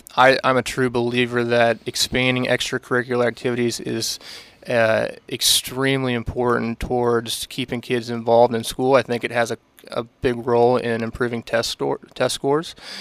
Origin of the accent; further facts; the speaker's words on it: Missouri, United States; Yeah, so I'm originally from Missouri.